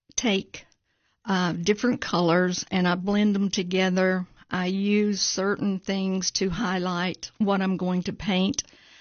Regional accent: Kentucky, United States; now in Cookeville, United States; Because I'm from Kentucky, I was born and raised there, and moved to Cookeville about 40-something years ago.

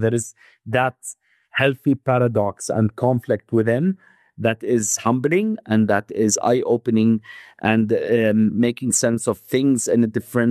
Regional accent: Jordan; And for me, being born and raised in Jordan, like I said, my father, my dad was involved in the NGO sector a lot.

